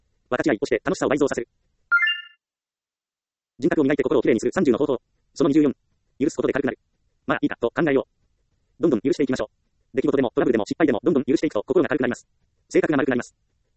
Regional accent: Ehime, Japan; 私の実家がある愛媛には、田舎という姓もありお年寄りがたくさんいます

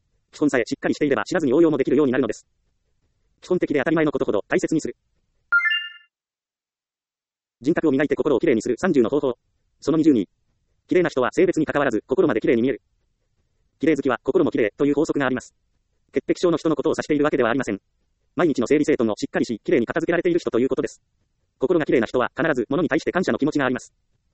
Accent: Ehime, Japan; 私の実家がある愛媛には田舎という姓もあり、お年寄りがたくさんいます。

